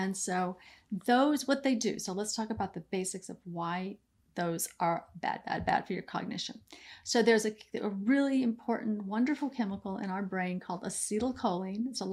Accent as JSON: {"language": "English", "region": "California", "country": "United States", "said": "We did our training and stuff together, and she was from Albuquerque and I'm from the Bay Area, and we flew together."}